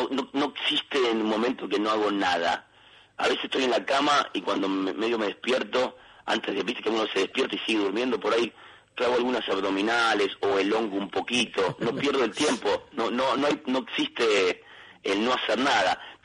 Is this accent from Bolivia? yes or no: no; Argentina; Y se cantaba como se canta acá en Argentina, con nuestro tono, con nuestro acento.